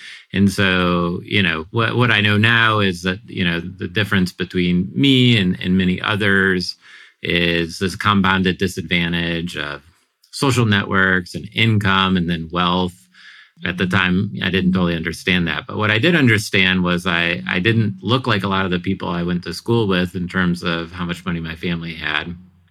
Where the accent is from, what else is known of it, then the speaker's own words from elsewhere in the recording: Ann Arbor, Michigan, United States; You know, I'm from the Ann Arbor area, which is where I live now.